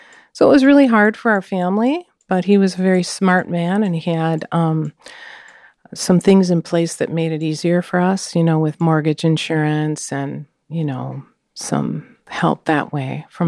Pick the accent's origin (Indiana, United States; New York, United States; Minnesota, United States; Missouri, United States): Minnesota, United States; Edina; Well, let's see. I grew up here in Minnesota.